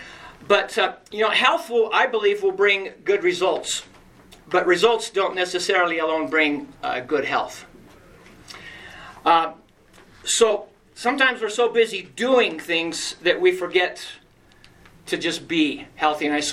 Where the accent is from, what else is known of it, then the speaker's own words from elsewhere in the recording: Colorado, United States; Some of our mountain towns, I'm from the Western Slope, but I spent the majority of my life now on the plains.